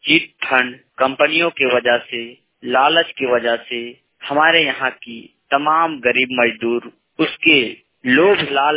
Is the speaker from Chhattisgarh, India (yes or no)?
no; Jharkhand, India; ग्राम post बादम, थाना बड़कागांव, जिला हजारीबाग, राज्य झारखंड का निवासी हूँ।